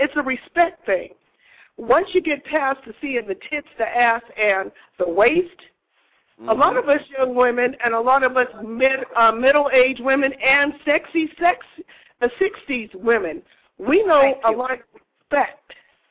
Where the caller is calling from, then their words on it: Las Vegas, Nevada, United States; I'm calling from Las Vegas.